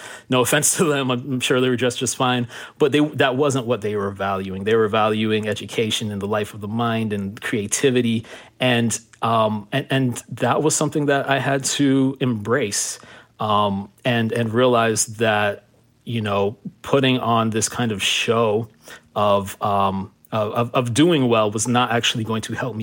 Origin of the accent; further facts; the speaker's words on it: Miami, Florida, United States; So coming from Miami, growing up in Miami, and there's a part of me that loves this about Miami, I should say.